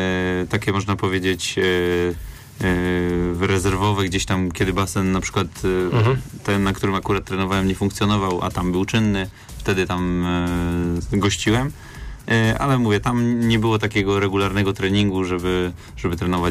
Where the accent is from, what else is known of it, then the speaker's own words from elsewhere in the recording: Poznań, Greater Poland Voivodeship, Poland; ja pochodzę z Poznania